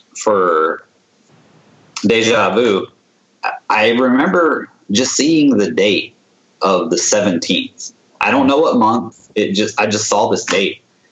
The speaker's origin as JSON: {"language": "English", "country": "United States", "said": "Of course, I'm American. I can't read it, so they translate it for me."}